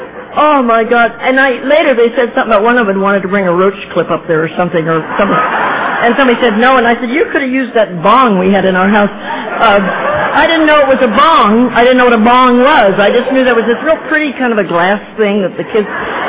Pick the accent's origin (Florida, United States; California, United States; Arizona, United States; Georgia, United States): California, United States; Oceanside; And I'm from Oceanside, which is about 30 miles north of San Diego.